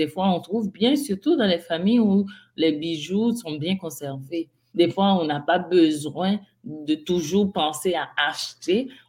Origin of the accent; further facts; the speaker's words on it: Haiti; j'ai beaucoup d'amis africaines, mais moi, je suis d'Haïti.